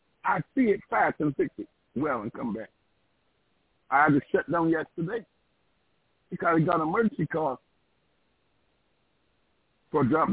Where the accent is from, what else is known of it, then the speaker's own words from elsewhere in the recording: Barbados; born there; So when I go to Ghana, I don't have to get a visa because I was born in Barbados.